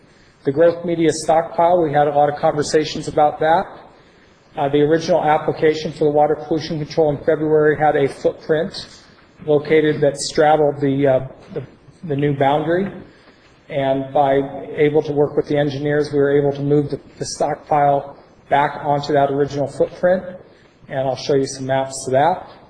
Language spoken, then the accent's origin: English; Alaska, United States; I am Alaskan, born and raised in Alaska, but have spent my life on the road.